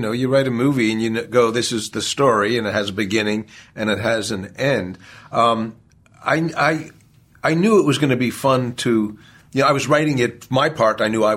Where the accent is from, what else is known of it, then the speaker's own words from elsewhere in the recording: New York, United States; And I grew up in New York, and Dublin feels very New York-y to me.